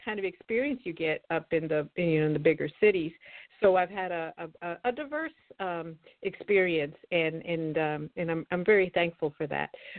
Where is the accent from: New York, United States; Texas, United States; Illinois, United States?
Illinois, United States; Chicago; So when I tell him about growing up in Chicago